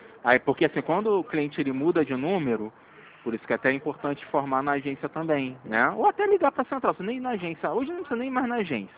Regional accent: Rio de Janeiro, Brazil; Não, não, sou do Rio de Janeiro.

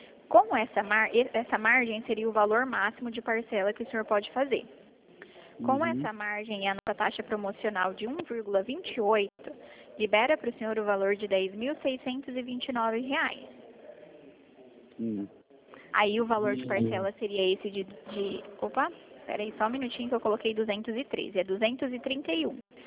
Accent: Dourados, Mato Grosso do Sul, Brazil; eu sou aqui de Dourados

